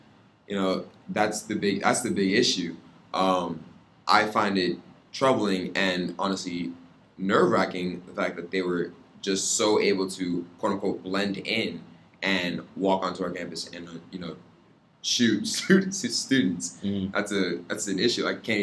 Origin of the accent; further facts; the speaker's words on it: New York City, New York, United States; born there; even though I was born in the Bronx, New York